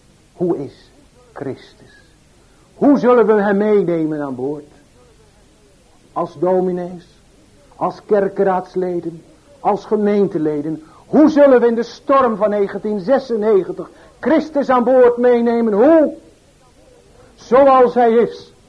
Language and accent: Dutch; Ierseke, Zeeland, Netherlands; Ik kom zelf uit Ierseke